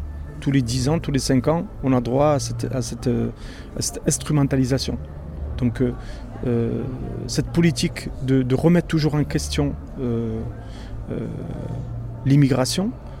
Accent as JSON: {"language": "French", "country": "France", "said": "je suis l'immigré, alors que je suis français à part entière"}